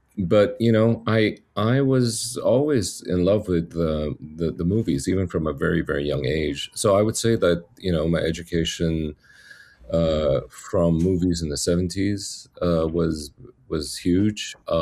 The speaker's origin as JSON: {"language": "English", "country": "Singapore", "tie": "born or raised there", "said": "Singapore got independence in the 60s, and I was born in 69."}